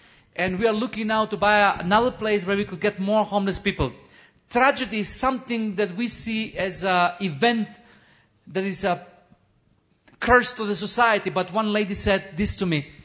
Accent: North Macedonia; English is a second language; I'll tell them that I'm from Macedonia, because once we live together in one country.

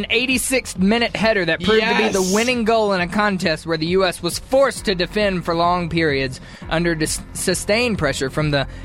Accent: Mississippi, United States; Mississippi, uh-huh. My home state, which is recognized in polls as America's most religious state.

